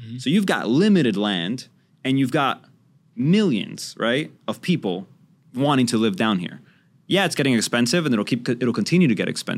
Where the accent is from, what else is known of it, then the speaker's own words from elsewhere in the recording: Honduras; now in United States; My family's here and I'm from Honduras, so it was close by.